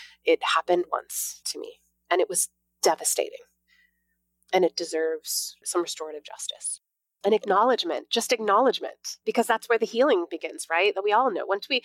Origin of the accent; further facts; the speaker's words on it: Newtown, Connecticut, United States; going through the Sandy Hook elementary school shooting in my hometown, where I first had to fall completely apart before I could start to be put back together again.